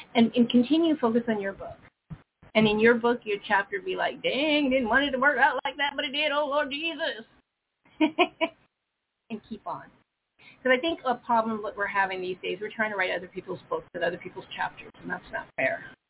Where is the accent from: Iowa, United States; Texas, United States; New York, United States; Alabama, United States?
Iowa, United States; They even use for me, because I'm from Iowa, so, you know, the cornfields